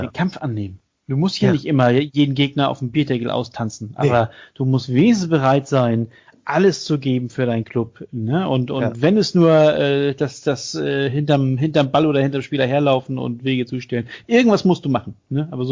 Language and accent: German; Northern Germany, Germany; Du, also ich bin Norddeutscher, ne?